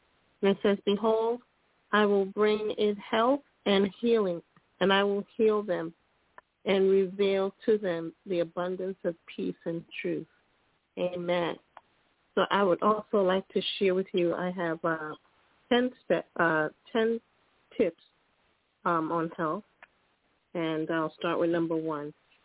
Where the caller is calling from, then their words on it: Pennsylvania, United States; I'm calling from Pennsylvania.